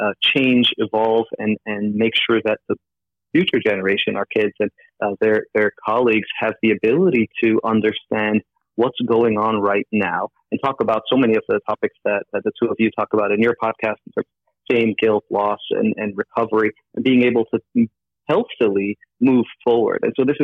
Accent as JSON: {"language": "English", "country": "Turkey", "tie": "born or raised there", "also_born_or_lived": "United States", "said": "because of what we saw growing up in Turkey, as Luga mentioned, but then also in America"}